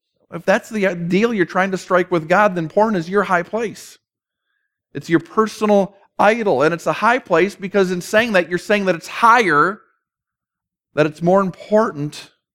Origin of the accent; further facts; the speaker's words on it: Ireland; Mostly, I'm Irish. And you know how we are.